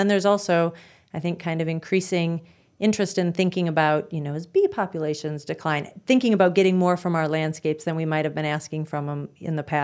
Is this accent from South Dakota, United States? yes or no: yes; Brandon, South Dakota, United States; So I am a South Dakotan. Since first grade, I grew up outside of Brandon, went to Brandon Valley School District